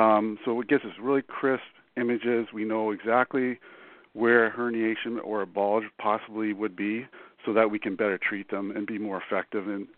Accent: Canada; now in United States; I wanted to stay in the States because originally I am from Canada, and I like to be around water.

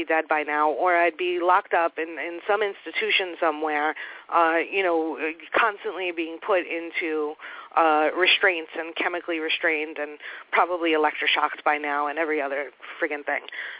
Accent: New York, United States; $32 million at least, as a New Yorker, I know this real well.

